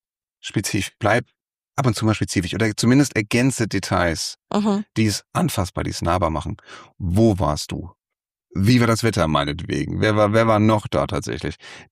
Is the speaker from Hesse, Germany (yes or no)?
yes; Frankfurt, Hesse, Germany; Also wir als Frankfurter haben einen Flughafen gebaut